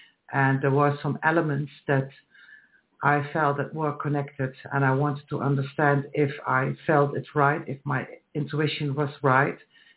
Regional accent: Netherlands; As Leona said, I am from the Netherlands, and in the Netherlands, I worked with incarcerated people as a psychosocial therapist

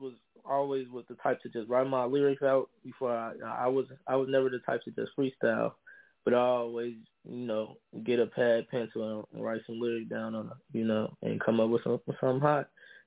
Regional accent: Chicago, Illinois, United States; I was from Chicago, moved to Minnesota.

